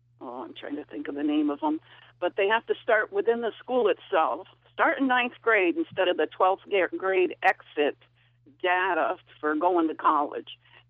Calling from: Granby, Massachusetts, United States; Granby, Massachusetts.

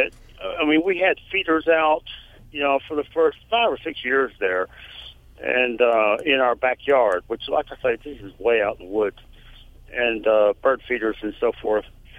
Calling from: Longview, Texas, United States; And actually, I'm calling from Longview, but oh, okay. I had lived on the river, the Sabine River around here.

